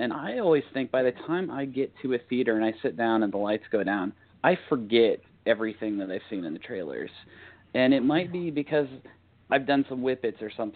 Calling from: Oregon, United States; from Oregon.

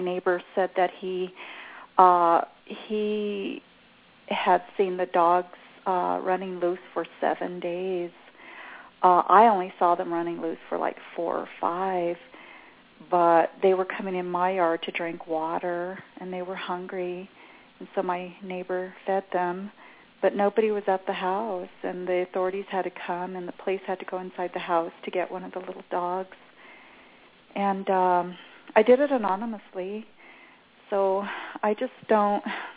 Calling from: Southwest, United States; Hi, I'm here in the Southwest.

